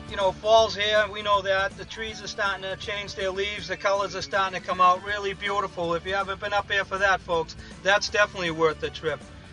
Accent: Boston, Massachusetts, United States; accent: Boston; Got my accent ragged on a bunch, but what do I care? I'm from Boston.

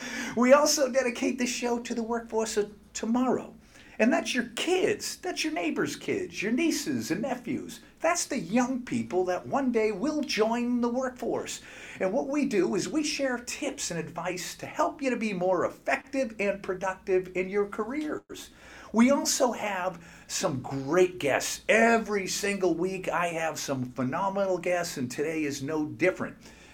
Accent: Boston, Massachusetts, United States; I'm from Boston, and I love it when he tells me what's going on there.

